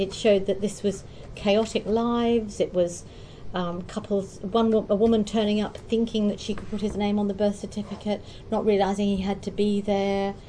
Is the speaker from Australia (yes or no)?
yes; Australia; I'm Australian, you see, as it happens